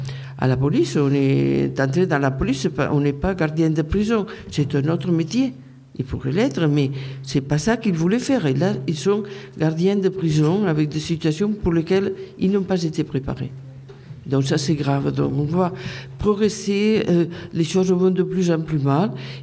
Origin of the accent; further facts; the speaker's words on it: Spain; first language Catalan; French is a second language; now in France; quitter une langue, même deux, j'en ai quitté, puisque ma langue maternelle, c'est le catalan, que je l'écris, je le parle couramment, et quitter son pays, ses parents, les amis, tout le contexte culturel